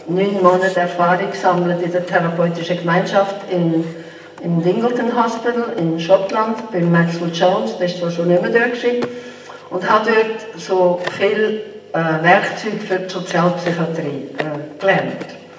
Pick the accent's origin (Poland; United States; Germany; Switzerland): Switzerland; Aargau; Im 80 bin ich dann zurückgekehrt in die Schweiz, in Aargau, in meinem Heimatkanton